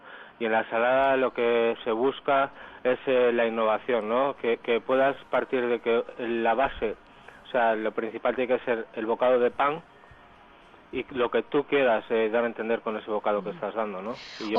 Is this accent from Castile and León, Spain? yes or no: yes; León, Castile and León, Spain; soy de León